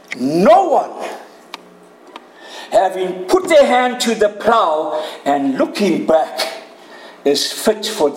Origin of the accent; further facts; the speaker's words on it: South Africa; You know, we come from South Africa. It can be 35, 40 above.